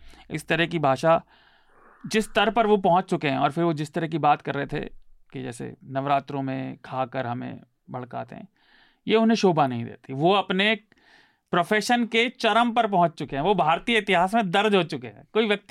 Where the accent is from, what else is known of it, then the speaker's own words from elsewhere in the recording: Mumbai, Maharashtra, India; क्योंकि मैं मुंबई से हूँ.